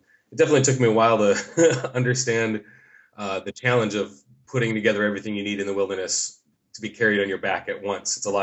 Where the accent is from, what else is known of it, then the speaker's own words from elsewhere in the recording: Minnesota, United States; now in Portland, United States; I'm originally from Minnesota, but I've been living in Portland, Oregon for almost 20 years.